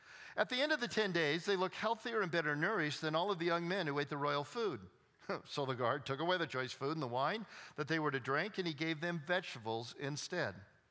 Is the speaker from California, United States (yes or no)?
yes; California, United States; I'm from California. The land of fruits and nuts. But we do have beaches. And I want to tell you, I've grown up my whole life there